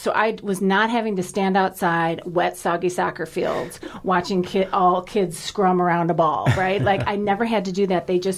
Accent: Cleveland, Ohio, United States; And we went to Cedar. I grew up in Cleveland. We went to Cedar Point.

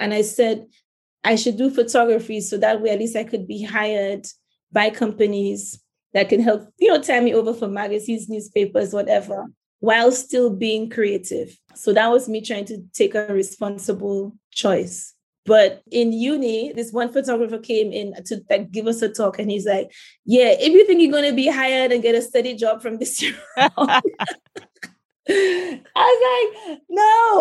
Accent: St. Lucia; I wanted to be a fashion designer. Growing up in St. Lucia, I had found this, it was like in 17 magazine.

